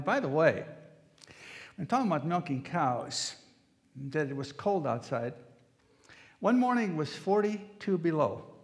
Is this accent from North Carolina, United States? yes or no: no; South Dakota, United States; I grew up in South Dakota. Way back in the 1950s, we moved to a place that was a dairy farm.